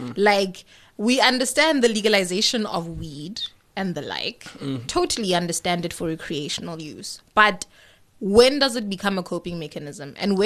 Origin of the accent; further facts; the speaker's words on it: Johannesburg, Gauteng, South Africa; okay, I'm from Joburg. So moving here and seeing the drinking culture was like a very big shock.